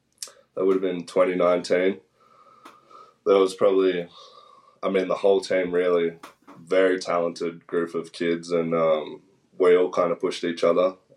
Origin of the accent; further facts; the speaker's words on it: Tweed Heads, New South Wales, Australia; also born or lived in Coolangatta; So I grew up in Coolangatta Tweed Heads. So my first house was in Coolangatta. And I only lived there till I was 2. And then I moved to the other side of the border, Tweed Heads. And I lived there my whole life up until about 2 months ago when I moved here.